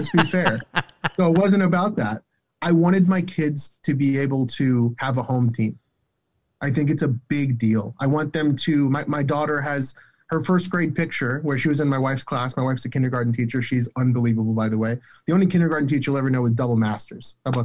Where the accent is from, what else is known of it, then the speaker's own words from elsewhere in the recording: Miami, Florida, United States; I was born and raised in Miami.